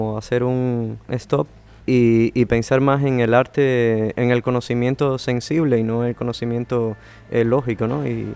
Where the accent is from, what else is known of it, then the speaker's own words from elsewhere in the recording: Havana, Cuba; vengo de La Habana